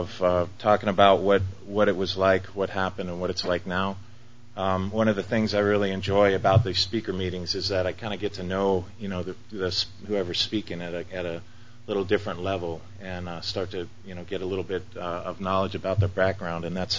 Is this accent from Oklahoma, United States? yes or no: yes; Bartlesville, Oklahoma, United States; born there; about 40 miles from where I was born, which was a small town called Bartlesville, Oklahoma.